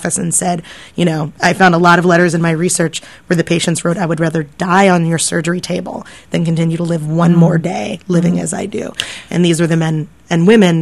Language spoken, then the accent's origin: English; Philadelphia, Pennsylvania, United States; I grew up here in Philly, and when I went to school in New York, people would go, "Have you heard of this museum?"